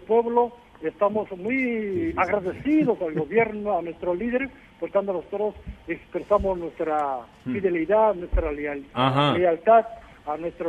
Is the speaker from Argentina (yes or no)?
no; North Korea; Spanish is a second language; Sí, yo aprendí español en Corea, sí.